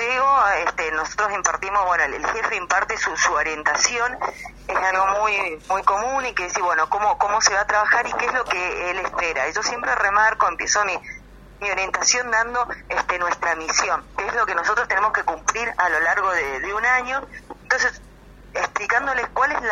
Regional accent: San Rafael, Mendoza, Argentina; De San Rafael, Mendoza, un departamento que queda bien al sur de la provincia.

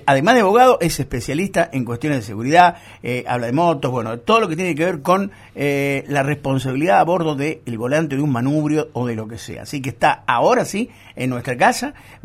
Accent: Córdoba, Argentina; Yo no soy de Córdoba capital, por lo tanto tengo otras influencias.

